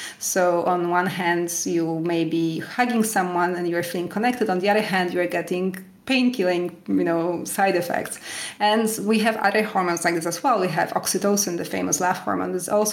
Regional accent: Canada; now in France; Yeah, you know, when I moved to France, I moved here from Canada, and so I was used to the typical Canadian way of eating.

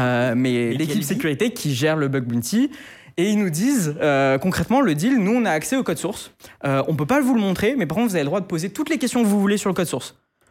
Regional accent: Grenoble, Auvergne-Rhône-Alpes, France; Moi, de base, je viens de Grenoble.

